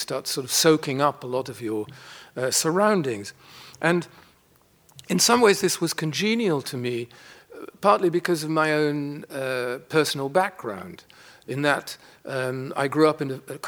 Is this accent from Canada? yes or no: no; Netherlands; So I grew up in Holland with a Dutch father and a British mother who herself came from an Anglo-German Jewish family. And so I grew up bilingually, going back and forth between different cultures.